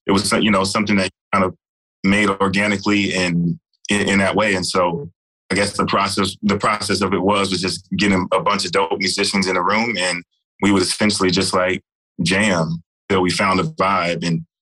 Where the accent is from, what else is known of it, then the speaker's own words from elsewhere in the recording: Texas, United States; I'm from Texas, so, you know, I really dig like the fashion of Texas.